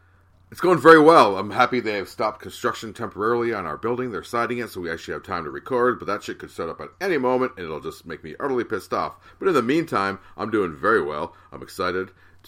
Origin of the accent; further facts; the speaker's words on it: Michigan, United States; I swear, we're from Michigan, and I'd always heard from people that we worked with, my brother was there, my uncle was there, I was there